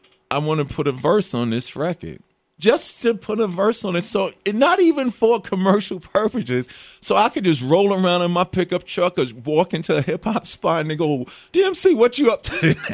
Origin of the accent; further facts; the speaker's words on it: New York City, New York, United States; Growing up in New York City, they had this station, 77 WABC.